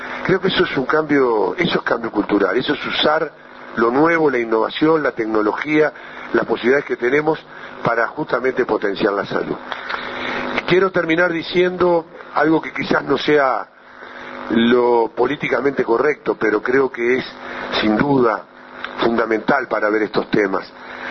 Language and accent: Spanish; Uruguay; Como somos los uruguayos